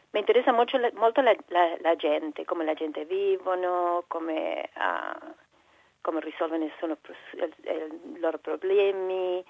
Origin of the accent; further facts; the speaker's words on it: Comodoro Rivadavia, Chubut, Argentina; Italian is a second language; also born or lived in Rosario; now in Australia; Rosario. Ma sono cresciuta nel sud di Argentina, in Patagonia, in una città che si chiama Comodoro Rivadavia.